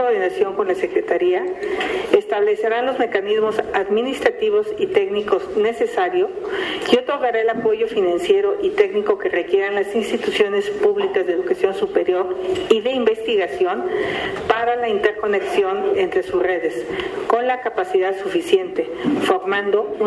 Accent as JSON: {"language": "Spanish", "country": "Mexico"}